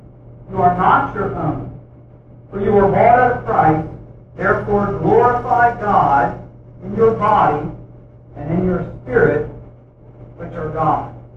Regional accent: Pennsylvania, United States; I am from North Pennsylvania, 1 hour east of here.

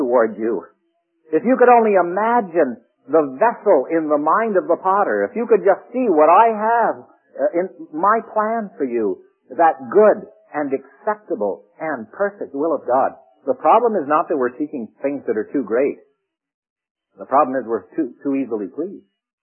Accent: Scotland, United Kingdom; And I'm a Scotsman, you know.

